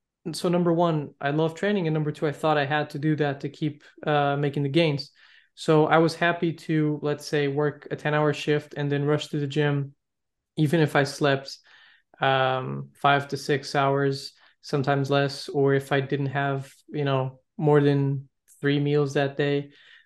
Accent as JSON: {"language": "English", "region": "Lisbon", "country": "Portugal", "tie": "born or raised there", "said": "Yeah, 100%."}